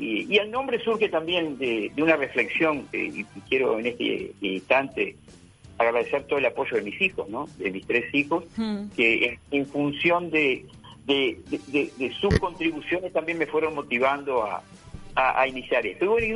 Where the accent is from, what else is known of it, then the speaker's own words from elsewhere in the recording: Paysandú, Uruguay; moved away as an adult; now in Montevideo, Uruguay; desde que vine a Montevideo a estudiar, yo nací en Montevideo, me crié en Paysandú, me considero espiritualmente sanducero, y posteriormente a los 18 años volví a Montevideo y estoy aquí en el apartamento familiar desde el año 1977.